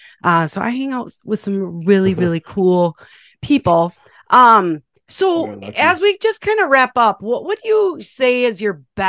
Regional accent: Wisconsin, United States; but peach beer, and I'm from Wisconsin.

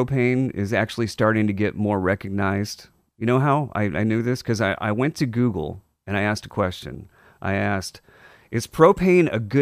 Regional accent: Maine, United States; we used to have an Arctic Cat when I was growing up in Maine.

